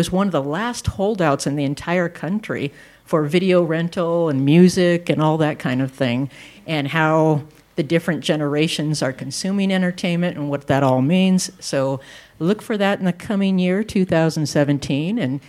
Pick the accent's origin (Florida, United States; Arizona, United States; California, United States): Arizona, United States; Prescott; And it's because I love my hometown. So it's celebrating people, events, all the goings on around Prescott, you know.